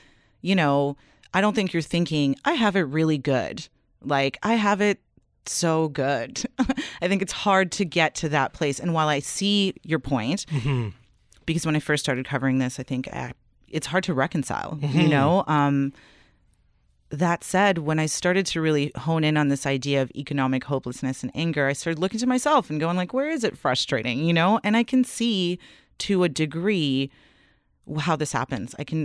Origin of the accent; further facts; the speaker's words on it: Canada; yes, of course, we're Canadian and we have it good